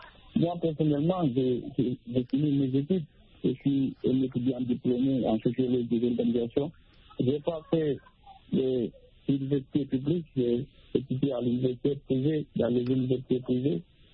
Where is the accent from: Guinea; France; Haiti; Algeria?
Guinea; chez nous en Guinée